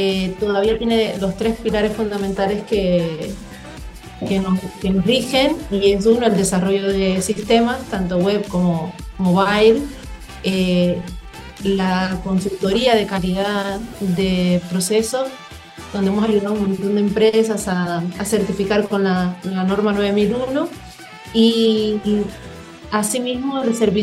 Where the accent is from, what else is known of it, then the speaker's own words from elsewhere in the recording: Cuba; now in Uruguay; Bueno, somos cubanos y estamos en Uruguay hace cerca de 4 años.